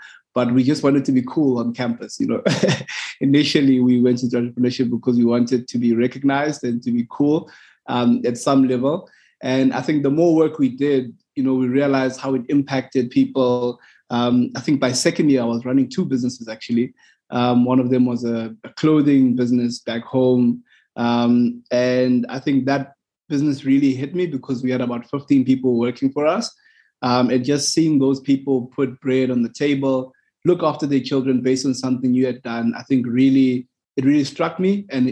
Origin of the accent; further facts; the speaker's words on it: South Africa; Kangala, RTP, Section B 7036. I grew up there all my life. First lived in a shack, then lived in an RDP house.